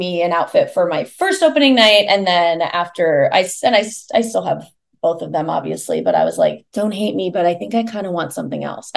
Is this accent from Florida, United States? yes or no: no; Iowa, United States; I am from the Midwest. I grew up in Iowa.